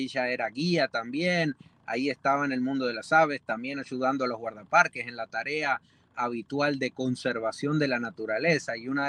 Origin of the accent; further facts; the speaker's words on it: Concordia, Entre Ríos, Argentina; Nosotros tenemos un pequeño campito, una estancia en Concordia, Entre Ríos, Argentina, que es de ahí de donde soy yo.